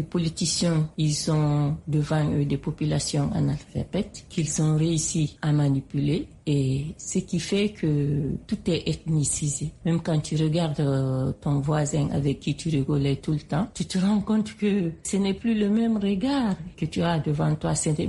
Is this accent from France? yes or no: no; Guinea; je suis de la République de Guinée.